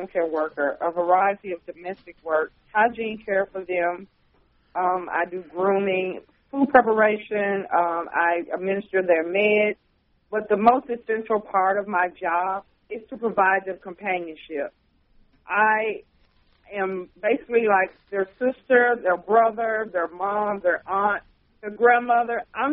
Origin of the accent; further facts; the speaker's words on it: Memphis, Tennessee, United States; Memphis, Tennessee, my hometown.